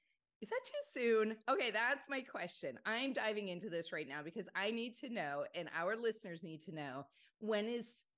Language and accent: English; Canada; born there; I often forget that I was born in Canada.